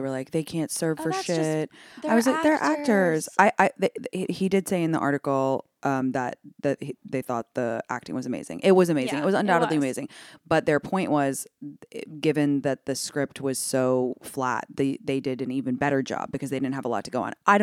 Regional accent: United Kingdom; in a nice way, I'm British.

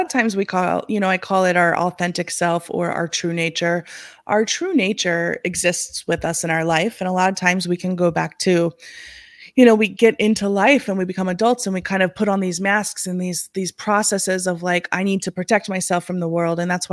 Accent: Pacific Northwest, United States; I'm from the Pacific Northwest.

